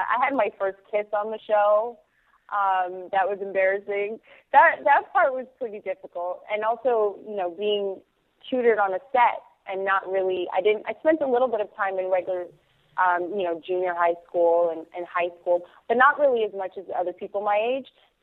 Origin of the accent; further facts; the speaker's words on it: New York, United States; And we all came from different parts of the country. I was from New York.